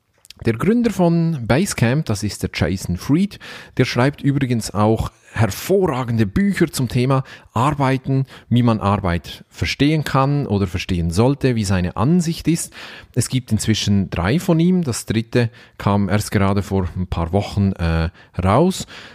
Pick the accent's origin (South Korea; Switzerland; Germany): Switzerland; Sogar ich als Schweizer kenne das deutsche Sprichwort